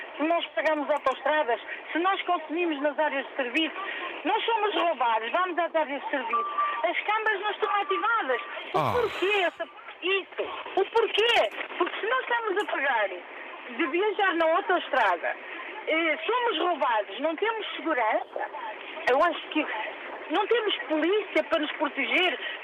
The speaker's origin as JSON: {"language": "Portuguese", "country": "Portugal", "said": "Orgulho-me de ser portuguesa em toda a Europa."}